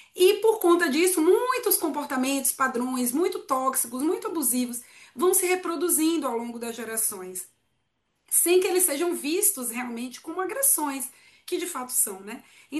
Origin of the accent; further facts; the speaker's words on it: Salvador, Bahia, Brazil; moved away as an adult; now in São Paulo, Brazil; Eu morei, enfim, toda a minha juventude em Salvador, eu vim para São Paulo já adulta.